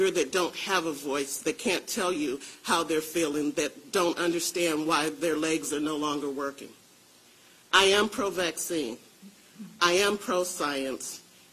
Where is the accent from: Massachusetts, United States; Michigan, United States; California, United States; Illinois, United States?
Michigan, United States; I'm from Michigan.